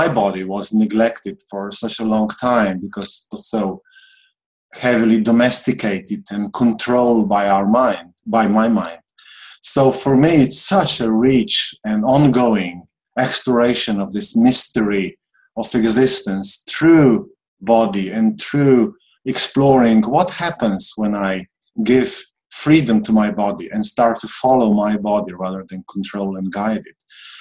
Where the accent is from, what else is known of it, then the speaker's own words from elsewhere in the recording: Slovenia; English is a second language; I'm from Slovenia